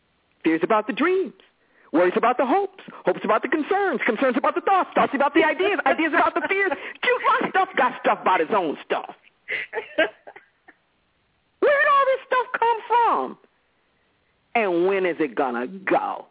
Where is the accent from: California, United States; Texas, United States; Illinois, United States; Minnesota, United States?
California, United States; Los Angeles; I'm originally from Los Angeles